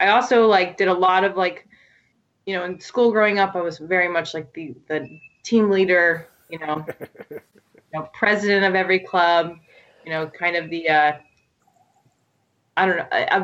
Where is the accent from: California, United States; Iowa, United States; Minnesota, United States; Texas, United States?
Texas, United States; So my backstory, I grew up in West Texas.